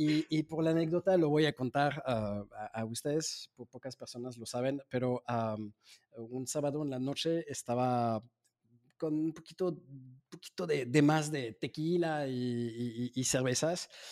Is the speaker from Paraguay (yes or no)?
no; France; Spanish is a second language; soy francés